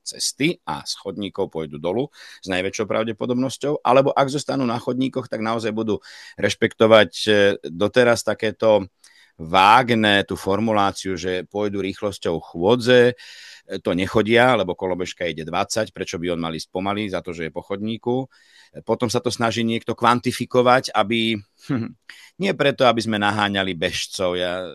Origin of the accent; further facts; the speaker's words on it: Bratislava, Bratislava Region, Slovakia; som Bratislavčan.